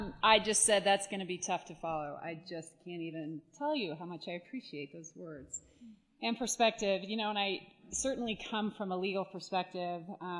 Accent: Denver, Colorado, United States; I grew up in Denver. I was bused in Denver. I was part of the desegregation case in Denver.

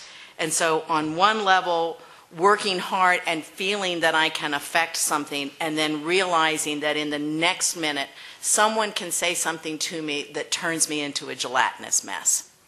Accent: El Paso, Texas, United States; I was a border kid. I grew up in El Paso. There were a lot of Mexicans there. We were everywhere.

